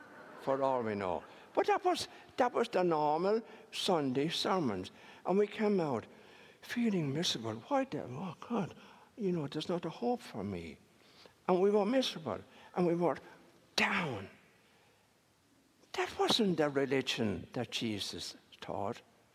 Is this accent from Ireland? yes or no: yes; Ireland; I find that hard to accept, because I grew up in Ireland.